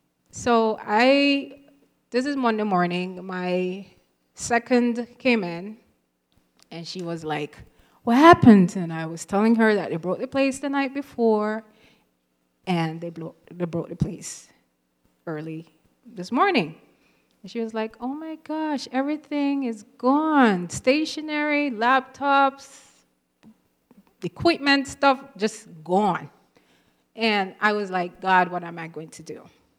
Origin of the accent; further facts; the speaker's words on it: Mandeville, Manchester, Jamaica; Now, I'm from Jamaica, and I had a business in the town of Mandeville.